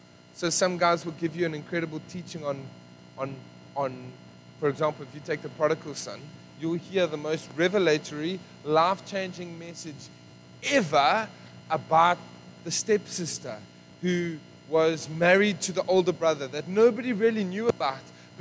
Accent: Benoni, Gauteng, South Africa; I'm from Benoni, so most people are going to think I'm saying the other grass, but I'm not.

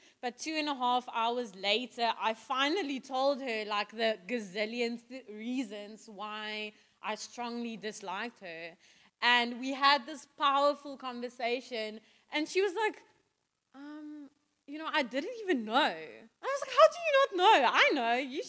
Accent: Free State, South Africa; I'm also from the Free State. So when I think of my field, I think mealies, right?

